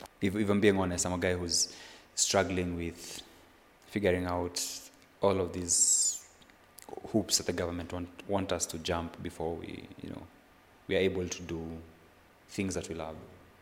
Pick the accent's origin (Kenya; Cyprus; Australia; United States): Kenya; it's this podcast sort of becomes me championing what it means for me being a Kenyan.